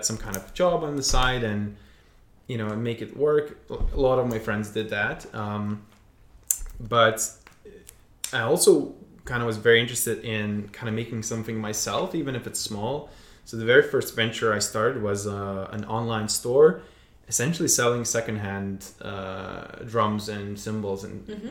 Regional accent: Lithuania; moved away as an adult; now in Glasgow, United Kingdom; So basically, I'm originally from Lithuania, and I came here for studies in Glasgow in 2008.

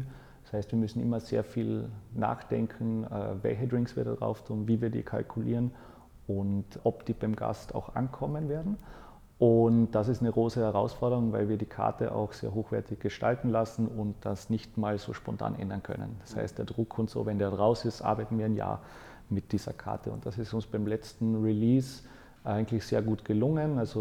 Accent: Carinthia, Austria; ich bin in einer Tourismusregion aufgewachsen, das ist der Weißensee. Der ist in Kärnten, das ist das südlichste Bundesland von Österreich, hat schon einen starken italienischen Einfluss. Also wir haben immer adriatisches Klima dort und wir haben halt da verschiedene Seen.

